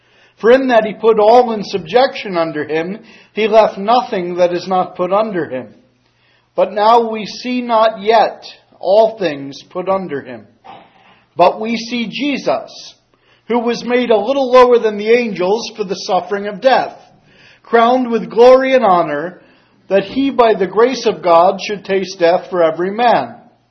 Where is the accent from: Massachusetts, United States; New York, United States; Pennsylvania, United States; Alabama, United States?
Pennsylvania, United States; Reading; as was announced. I'm from Reading, Pennsylvania.